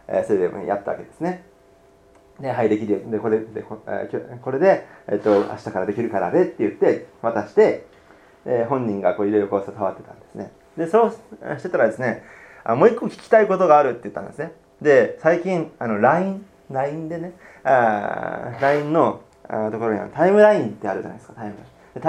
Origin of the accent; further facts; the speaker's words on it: Saga, Japan; 私、佐賀に、私の実家の佐賀にですね、行ってきました。